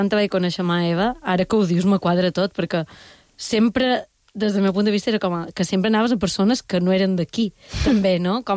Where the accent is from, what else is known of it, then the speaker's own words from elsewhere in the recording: Balearic Islands, Spain; som mallorquina